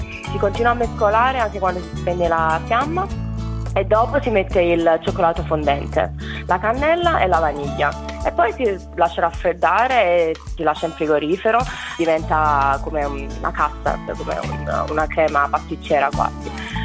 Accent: Naples, Campania, Italy; moved away; quando ero abbastanza giovane, me ne sono andata da Napoli, ho tralasciato un bel po' la cucina napoletana.

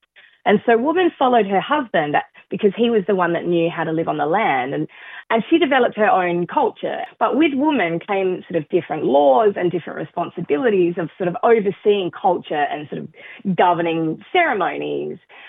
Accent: South Australia, Australia; I'm a Pitjantjatjara Yankunytjatjara woman, so from APY land in Central Australia.

